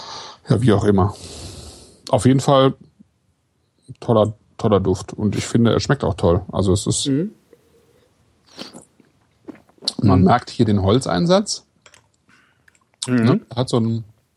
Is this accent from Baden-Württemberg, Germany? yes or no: no; Kleve, North Rhine-Westphalia, Germany; born there; ich bin ja in Kleve geboren und Kleve war ja auch schon damals irgendwie zumindest Burg und Festungssitz.